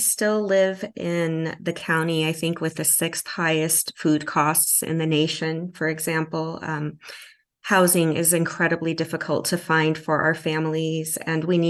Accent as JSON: {"language": "English", "region": "Washington", "country": "United States", "tie": "born or raised there", "also_born_or_lived": "El Paso, Texas", "second_language": "English", "said": "I was born in El Paso, Texas, and we were a migrant family. My dad had to move to Washington when there was no work there, and he later came and retrieved his family, and that's how we ended up in the Northwest."}